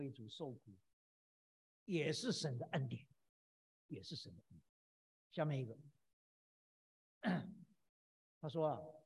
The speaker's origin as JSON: {"language": "Chinese", "town": "Zuoying", "region": "Kaohsiung", "country": "Taiwan", "said": "那我从台湾来的就晓得，我们在因为我住在左营，我们那个地方就海军的基地在附近"}